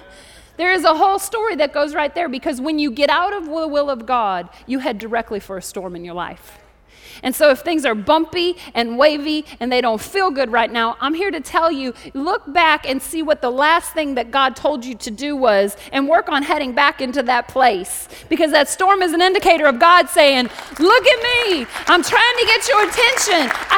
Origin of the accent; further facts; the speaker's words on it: Canada; I'm Canadian. I don't like hockey either. Don't tell anybody. I think I get disowned by Canada. It's a good thing I live here.